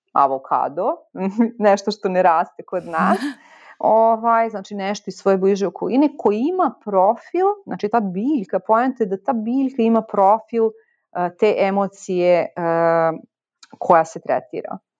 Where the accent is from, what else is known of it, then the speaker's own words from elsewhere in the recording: Vršac, Vojvodina, Serbia; Ja sam iz Vršca